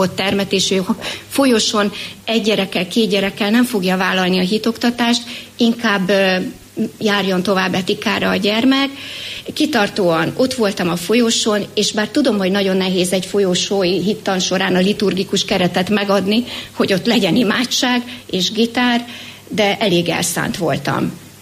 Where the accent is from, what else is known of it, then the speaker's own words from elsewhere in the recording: Hódmezővásárhely, Csongrád-Csanád, Hungary; also born or lived in Kövegy; Csongrád Csanád vármegyében található az a pici község, ahonnan én származom, Kövegy. 3 éves koromig éltünk itt a szüleimmel, majd Hódmezővásárhelyre kerültünk.